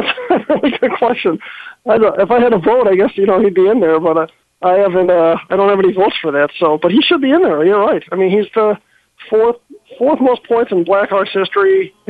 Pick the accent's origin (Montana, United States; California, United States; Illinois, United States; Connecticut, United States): Illinois, United States; Chicago; but I'm 45, and growing up in Chicago, I always wished that we just never got to see hockey games on TV